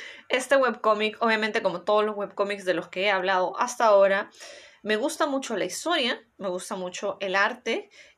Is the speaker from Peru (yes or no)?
yes; Peru; por lo menos en mi país, en Perú